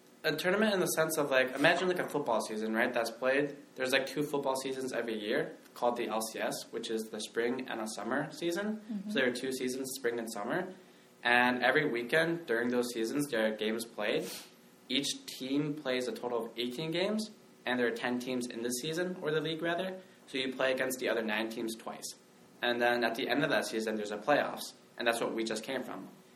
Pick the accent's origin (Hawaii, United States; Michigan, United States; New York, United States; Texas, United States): Michigan, United States; now in California, United States; I'm from Michigan.